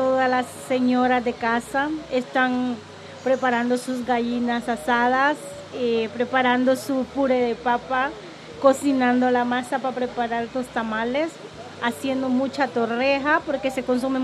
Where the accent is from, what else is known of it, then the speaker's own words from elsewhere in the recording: Choluteca, Honduras; born there; also born or lived in San Pedro Sula; como yo en mi propio país tuve que emigrar de una ciudad a otra, mi ciudad natal, que es Choluteca, mi amada Choluteca, pero luego tuve que emigrar a San Pedro Sula, donde viví muchísimos años, 14 años